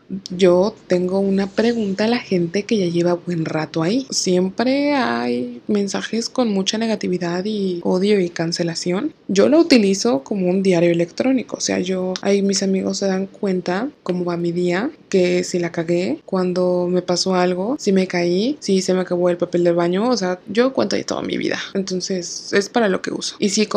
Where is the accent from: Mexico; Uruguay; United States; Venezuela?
Mexico; como buenos mexicanos que somos